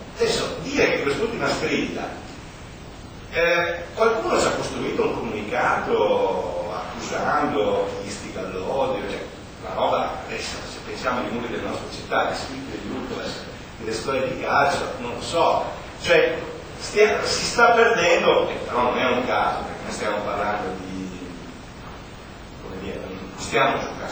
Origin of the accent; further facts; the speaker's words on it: Ivrea, Piedmont, Italy; io sono di Ivrea, quindi conosco le vie, la città